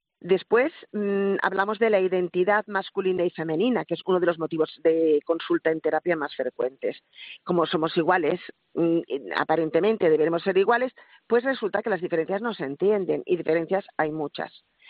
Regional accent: Asturias, Spain; allí en Asturias, lo digo por ser mi tierra

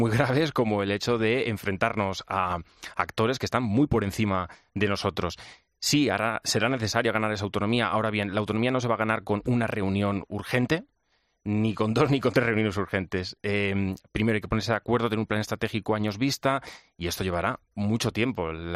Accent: Castilla-La Mancha, Spain; Entre que además me mencionáis La Mancha, mi tierra natal, pues imagínate, ¿no?

